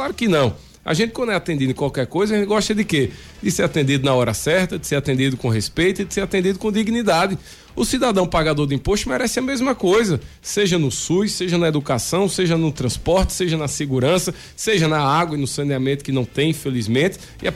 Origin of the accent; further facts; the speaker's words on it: Pernambuco, Brazil; primeiro como ser humano, mas também enquanto pernambucano, isso me motiva